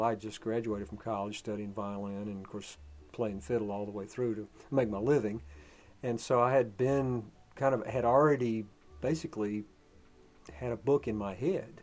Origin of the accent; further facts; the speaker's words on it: Burlington, North Carolina, United States; Originally from Burlington, North Carolina. Went to school at Appalachian State University in Boone, North Carolina.